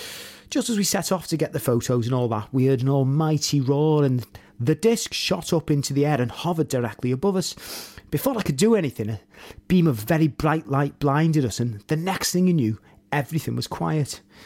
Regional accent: Liverpool, North West England, United Kingdom; a place I'm familiar with because I'm from Liverpool as well, clearly.

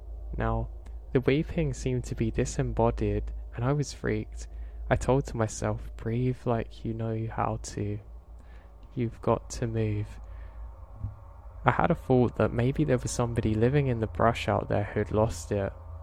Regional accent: New England, United States; I grew up in New England winters, so it didn't really make a difference for me.

